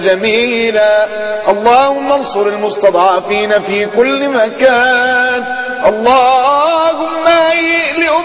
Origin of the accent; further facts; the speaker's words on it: Egypt; بلدنا مصر